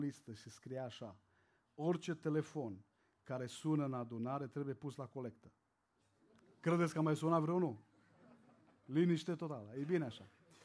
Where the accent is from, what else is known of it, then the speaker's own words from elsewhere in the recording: Orșova, Mehedinți County, Romania; born there; m-am născut în Orșova, un oraș lângă Băile Herculane, poate știți zona aceea.